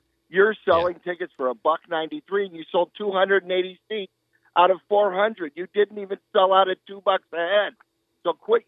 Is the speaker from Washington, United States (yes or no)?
no; Chicago, Illinois, United States; But to be growing up in Chicago and having guys like this around, I mean, they didn't set out to be my role models, but they became those guys.